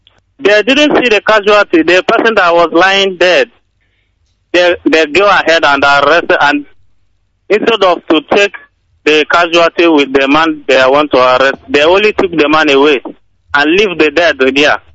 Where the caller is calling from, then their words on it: Port Harcourt, Rivers, Nigeria; I'm calling from Igocha, Port Harcourt.